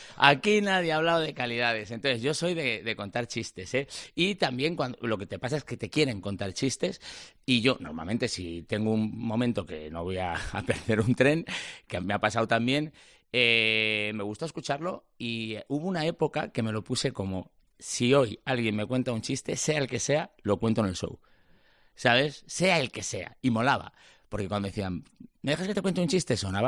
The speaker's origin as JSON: {"language": "Spanish", "town": "Valladolid", "region": "Castile and León", "country": "Spain", "said": "estoy yo, que coincide que también somos de Valladolid."}